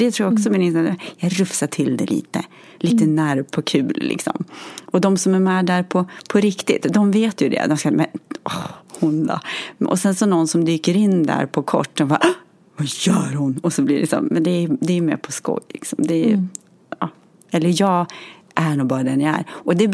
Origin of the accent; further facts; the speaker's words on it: Gävle, Gävleborg County, Sweden; Men jag är från Gävle från början.